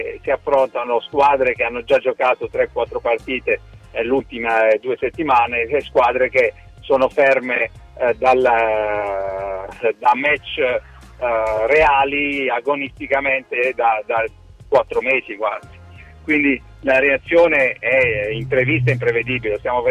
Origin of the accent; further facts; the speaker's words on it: Bari, Apulia, Italy; Mi auguro, ripeto, da Barese